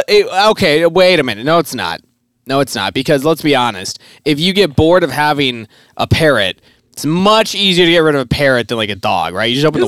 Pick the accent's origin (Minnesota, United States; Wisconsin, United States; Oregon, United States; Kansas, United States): Minnesota, United States; I will be traveling back home to my home state of Minnesota